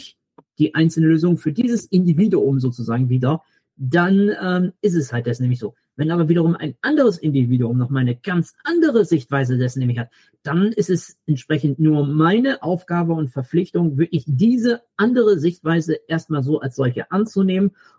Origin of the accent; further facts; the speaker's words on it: Germany; Und deswegen sage ich ja, das kann man auch auf uns Deutsche dessen ummünzen, weiter und so fort, dass wir uns fragen, ja, was macht uns zu Deutschen sozusagen?